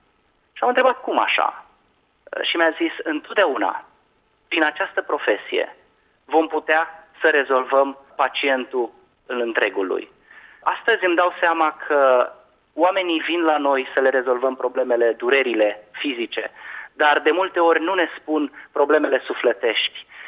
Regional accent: Brăila, Brăila County, Romania; Am crescut în Brăila, m-am născut acolo

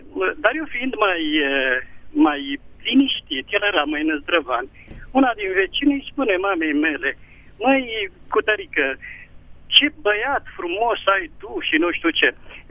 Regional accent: Ialomița County, Romania; și sunt din Ialomița.

